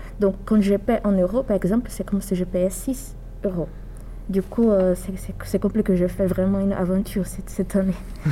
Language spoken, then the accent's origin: French; Brazil; J'ai 20 ans. Je fais L2 en psychologie à l'Université de Tours. Je suis brésilienne.